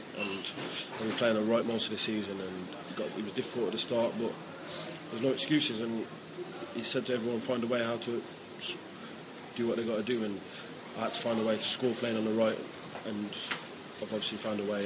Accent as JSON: {"language": "English", "town": "Wolverhampton", "region": "West Midlands", "country": "United Kingdom", "tie": "born or raised there", "said": "We beat Wolves, my hometown team, and we pushed Millwall to the end."}